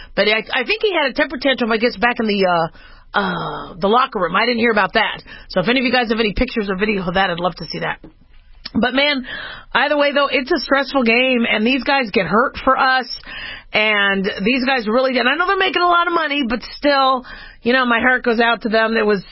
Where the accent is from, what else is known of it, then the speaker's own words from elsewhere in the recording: Arizona, United States; You know, the Cardinals, I'm from Arizona.